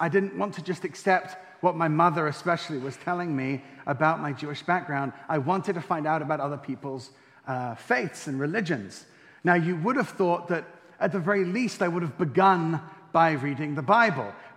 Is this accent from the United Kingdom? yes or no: yes; England, United Kingdom; also born or lived in Israel / France; I am born to a Scottish father, a Moroccan Jewish mother. I was born in Israel. I was raised in England and in France.